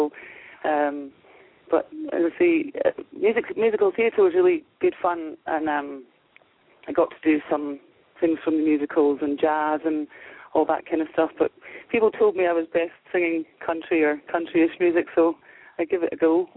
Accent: Ulster, Ireland; also born or lived in Scotland; I'm from Donegal, and I'm in northwest Donegal, which is kind of in the northwest of the country, the Republic of Ireland, and my family, like many others from this area, went to Scotland, so we spent a lot of time there. But I'm back now, almost 20 years

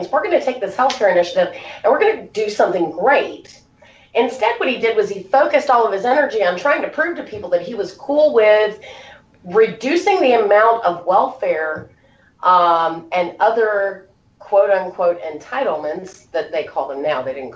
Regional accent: Virginia, United States; So I grew up in it in Virginia here.

